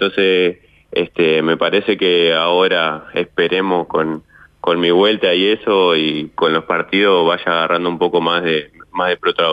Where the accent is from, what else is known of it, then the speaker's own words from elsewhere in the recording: Paysandú, Uruguay; soy del interior de Paysandú, entonces estoy acostumbrado a estar en ciudades así más tranquilas